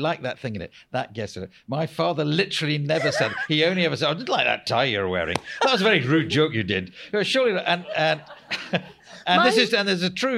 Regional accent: Scotland, United Kingdom; You asked about being Scottish.

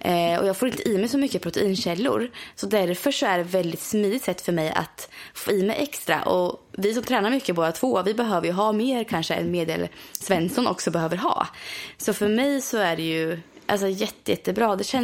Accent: Östergötland, Sweden; de har en egen tillverkning i Östergötland, vilket är väldigt, i Borghamn, vilket är väldigt nära min hemstad.

